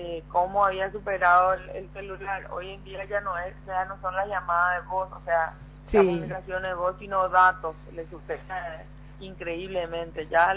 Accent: Asunción, Paraguay; nosotros que somos de aquí, de Capital

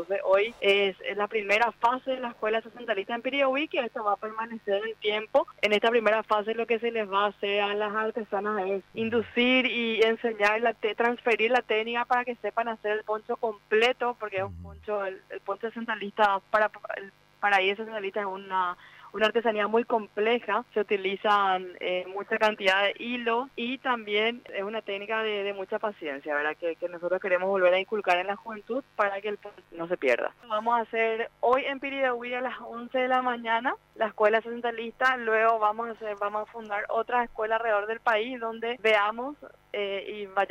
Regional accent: Paraguay; nuestra identidad como pueblo paraguayo

